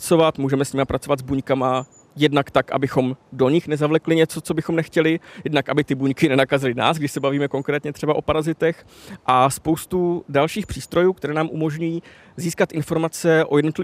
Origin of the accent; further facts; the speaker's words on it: Moravian-Silesian Region, Czechia; protože já pocházím z Pobeskycka